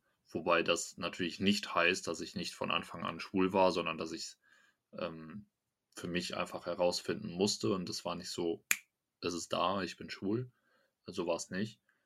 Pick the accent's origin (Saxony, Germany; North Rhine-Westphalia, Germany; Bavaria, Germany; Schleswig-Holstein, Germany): North Rhine-Westphalia, Germany; Dorsten; wir kommen aus Dorsten. Dorsten ist ein Kaff, ja.